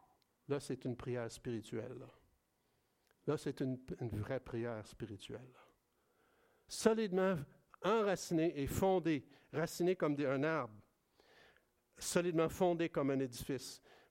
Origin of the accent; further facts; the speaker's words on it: Montreal, Quebec, Canada; moved away as an adult; Ah ben moi, je viens de Montréal, je suis ici depuis 31 ans, je travaille, je suis médecin, père de famille, quoi, j'aime faire du vélo, ben je suis chrétien aussi.